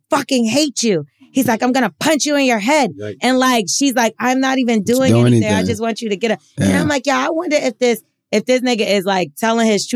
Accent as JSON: {"language": "English", "region": "New York", "country": "United States", "lives_now": "Atlanta, United States", "said": "I'm from here. I'm from New York."}